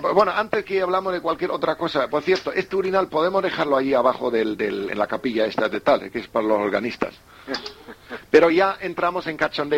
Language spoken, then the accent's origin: Spanish; Germany; Spanish is a second language; yo soy alemán, en esto a lo mejor he tenido una educación normal también